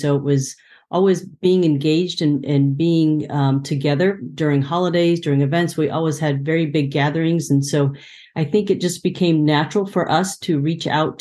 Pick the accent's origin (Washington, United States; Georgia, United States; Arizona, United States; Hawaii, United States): Hawaii, United States; So I'm from Hawaii. And so there, Ohana, everybody is family, and Ohana is the word for family in Hawaii.